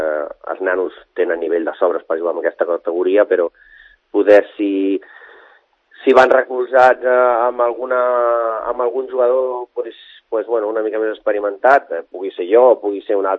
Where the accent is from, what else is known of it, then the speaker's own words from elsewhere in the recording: Sant Vicenç dels Horts, Catalonia, Spain; jo soc de Sant Vicenç dels Horts i estic a camí d'Olot i a camí de Sant Vicenç. No? Passo part de la setmana a Olot i part de la setmana a Sant Vicenç.